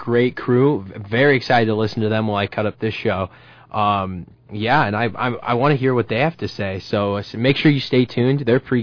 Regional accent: Moline, Illinois, United States; Played Moline. I'm from the Quad Cities, so Freddie and I stayed at my house.

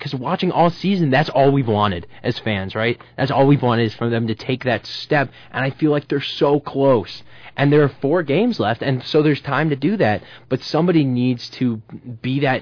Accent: Moline, Illinois, United States; Played Moline. I'm from the Quad Cities, so Freddie and I stayed at my house.

